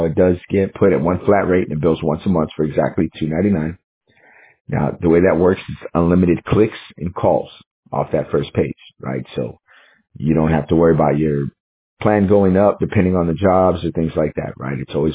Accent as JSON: {"language": "English", "region": "Texas", "country": "United States", "said": "I'm also here from Texas."}